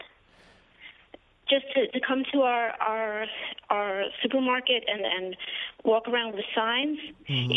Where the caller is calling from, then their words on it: Monsey, New York, United States; Hi. I'm from Muncie.